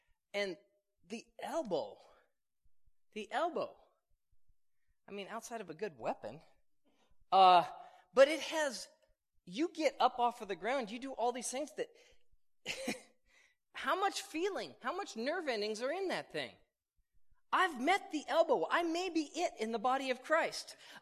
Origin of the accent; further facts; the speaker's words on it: the South, United States; You from the South? I'm from the South.